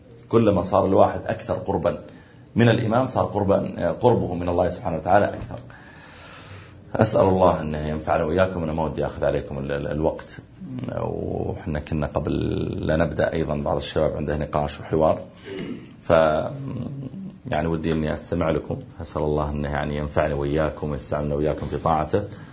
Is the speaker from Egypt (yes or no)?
no; Saudi Arabia; يعني مثلا لو مثلا عندنا في السعودية